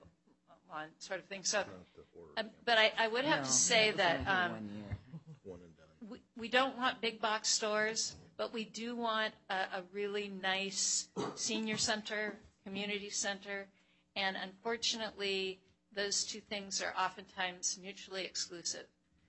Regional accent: Sumner, Washington, United States; I grew up in Sumner, and I believe it was a population of about 4,000 when I grew up there.

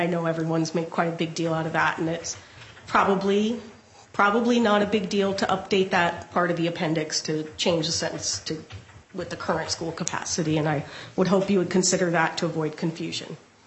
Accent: Black Diamond, Washington, United States; born or raised there; now in Bellevue, United States

